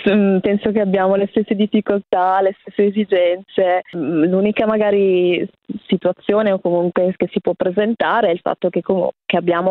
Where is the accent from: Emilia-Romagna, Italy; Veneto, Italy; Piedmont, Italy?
Veneto, Italy; Verona; essendo per lo più nati e cresciuti a Verona, abbiamo come tutti la dedizione per la nostra città